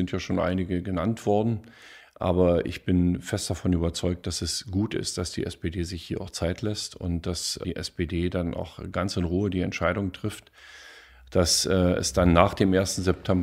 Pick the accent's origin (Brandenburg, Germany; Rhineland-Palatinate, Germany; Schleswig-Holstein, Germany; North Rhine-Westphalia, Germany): Brandenburg, Germany; Wir haben als Brandenburger, und da bin ich auch stolz drauf, dafür gesorgt